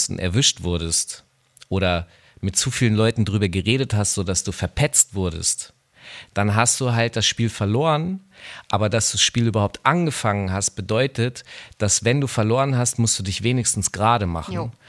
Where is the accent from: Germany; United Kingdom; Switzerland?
Germany; Hanover, Lower Saxony; Die kommen in Teilen auch, glaube ich, sogar aus meiner Heimatstadt, wenn ich mich richtig erinnere.